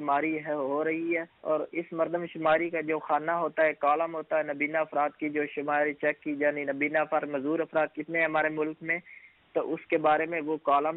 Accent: Chiniot, Punjab, Pakistan; ہوں، میں چنیور سے ہوں۔

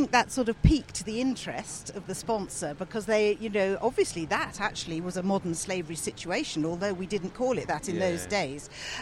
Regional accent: South East England, United Kingdom; I grew up near Hastings

